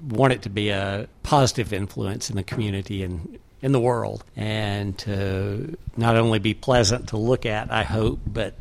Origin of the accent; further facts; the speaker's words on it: Tennessee, United States; Well, I grew up in East Tennessee, but I've lived in Nashville for 40-plus years